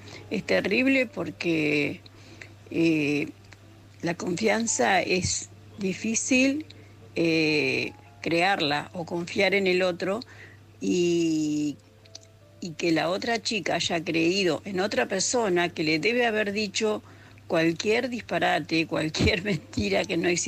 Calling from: Palma, Balearic Islands, Spain; de Palma de Mallorca.

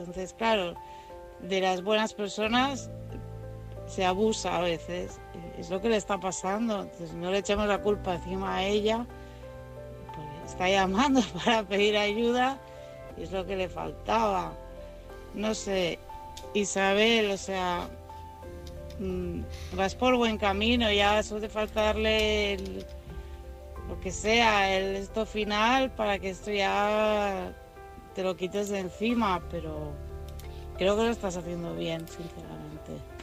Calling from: Barcelona, Catalonia, Spain; de Barcelona.

